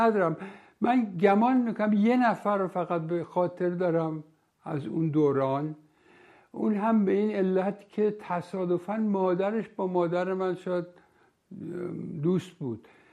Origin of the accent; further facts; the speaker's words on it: Tehran, Tehran Province, Iran; born there; also born or lived in Isfahan; من در تهران متولد شدم، ده خرداد 1321، از پدر و مادری که هر دوتا در واقع اصالتا اصفهانی بودن. در دو سالگی من پدرم دوباره مأمور میشه به اصفهان، رفتیم اصفهان،